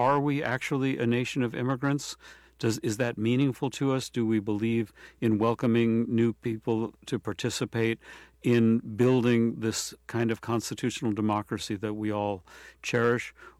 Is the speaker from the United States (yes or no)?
yes; Brooklyn, New York, United States; born there; Because I was born in Brooklyn, New York, and I don't have paper.